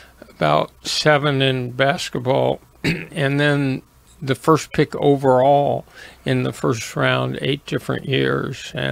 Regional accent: Los Angeles, California, United States; So I grew up in West Los Angeles, and I went to UCLA for a year.

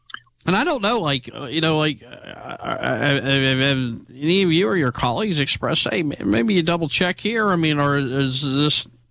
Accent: Fairhope, Alabama, United States; Dealing with this Fairhope Library situation, the powers that be in my hometown seem to be just sort of stubborn about this.

